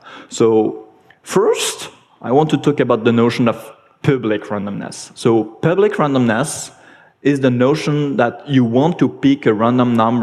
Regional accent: Switzerland; English is a second language; I'm from Switzerland, not Sweden.

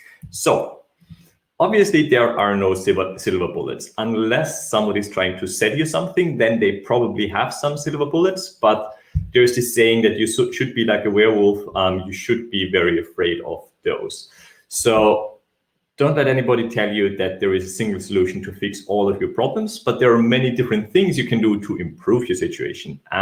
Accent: Austria; accent: Austrian; English is a second language; I'm from Austria, Vienna. That's why I'm sticking to English, so you don't have to deal with my Austrian accent.

